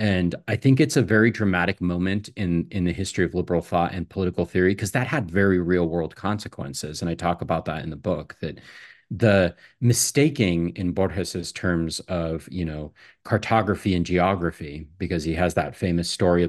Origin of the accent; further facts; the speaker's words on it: United States; So, I am an American. I'm working in the United States.